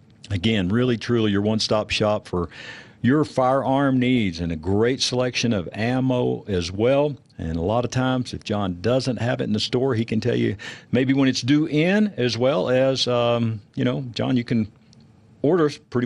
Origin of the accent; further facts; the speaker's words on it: Texas, United States; You know, it used to be, I mean, I grew up in Texas.